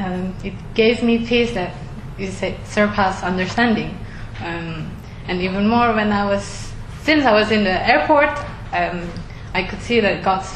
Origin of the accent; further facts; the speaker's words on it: Indonesia; I'm from Indonesia. I'm Chinese-born Indonesia.